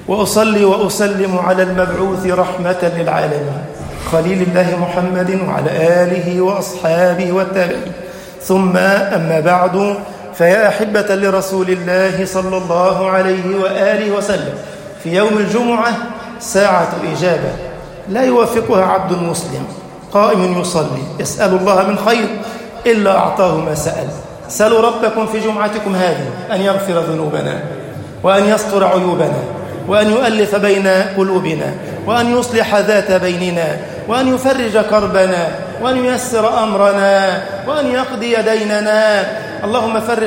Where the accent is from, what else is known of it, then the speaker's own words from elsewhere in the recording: Egypt; اجعل بلدنا مصر أمنا أمانا، سخاء رخاء.